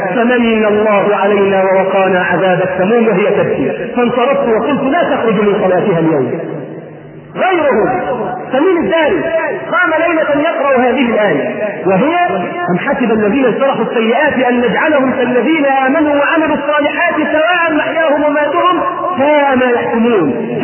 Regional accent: Egypt; اللهم احفظ بلدنا مصر وسائر بلاد

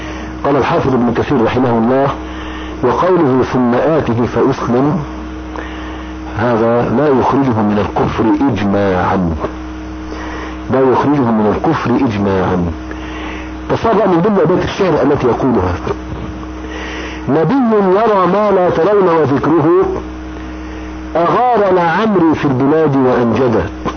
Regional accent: Egypt; موت الأميرة ديانة، الناس كانوا يولدون عندنا في مصر

